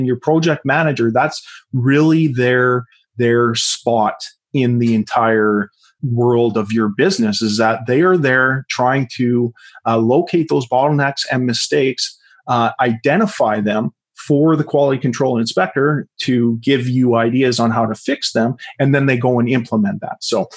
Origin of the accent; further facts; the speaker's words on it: Canada; I'm sorry, I'm from Canada, .ca.